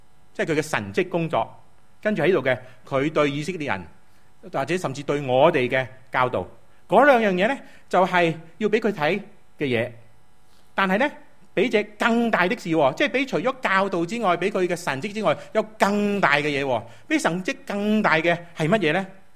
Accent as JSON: {"language": "Cantonese", "region": "Guangdong", "country": "China", "said": "我哋广东人话系嘛，我阿爸咁劲嘅"}